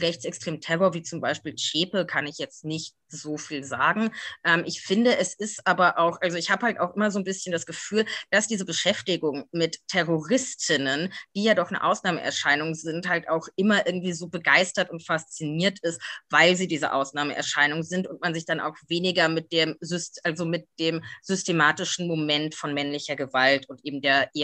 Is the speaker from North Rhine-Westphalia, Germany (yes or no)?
no; Frankfurt, Hesse, Germany; ich bin Frankfurterin